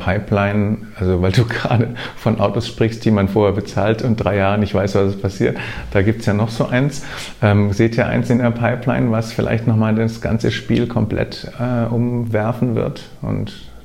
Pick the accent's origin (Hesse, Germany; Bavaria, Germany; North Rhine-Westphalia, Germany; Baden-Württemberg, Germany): Baden-Württemberg, Germany; Konstanz; Ich habe jetzt kürzlich in Konstanz, meiner Heimatstadt